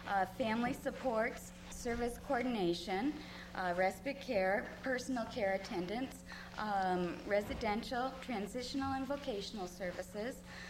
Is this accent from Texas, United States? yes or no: no; Fairbanks, Alaska, United States; I'm from Fairbanks.